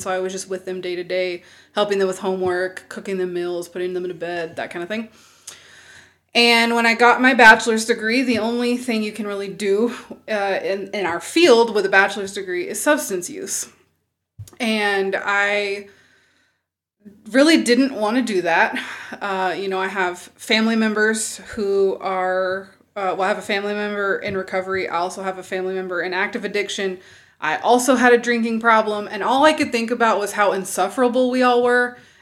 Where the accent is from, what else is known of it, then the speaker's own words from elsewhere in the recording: Tennessee, United States; also born or lived in Alaska; I'm originally from Tennessee, southeastern Tennessee, but I have lived in Alaska for the past 16 years. So that's home too.